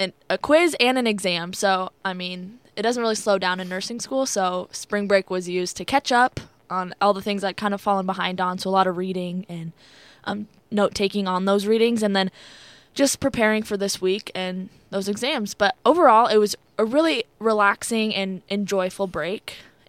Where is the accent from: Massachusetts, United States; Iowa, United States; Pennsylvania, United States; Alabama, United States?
Iowa, United States; Coralville; So, I'm originally from Coralville, which is right next to Iowa City.